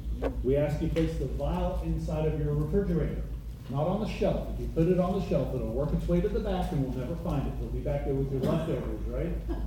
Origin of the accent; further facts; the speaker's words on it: Ocala, Florida, United States; Like many of you, I'm from up north. I grew up up north in Ocala.